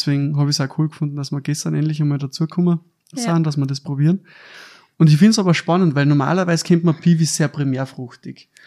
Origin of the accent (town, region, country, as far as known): Lower Austria, Austria